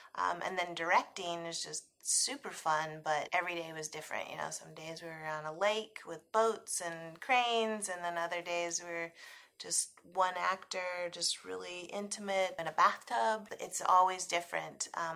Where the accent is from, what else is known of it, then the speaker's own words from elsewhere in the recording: Utah, United States; It's loosely based on experience that I grew up in Utah, but I went one summer to work in a fish cannery in Alaska just to raise money to move to New York City to become a superstar.